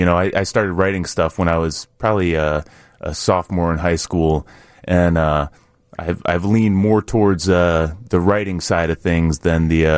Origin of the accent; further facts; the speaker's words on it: Aurora, Illinois, United States; I'm from Aurora.